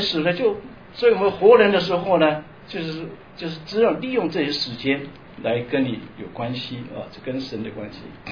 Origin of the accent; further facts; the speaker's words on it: China; 一般来讲，就是我们中国人有阴阳的这种观念啊